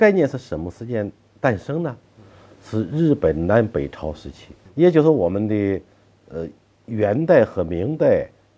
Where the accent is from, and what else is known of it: China